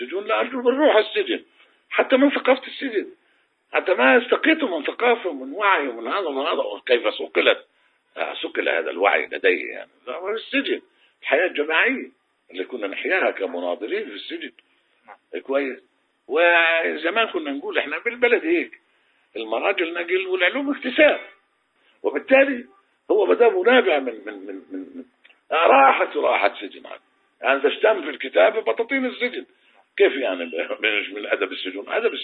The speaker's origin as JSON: {"language": "Arabic", "country": "Palestine", "said": "بس بحلم ان اخذ حقي كمان كفلسطيني كشعب"}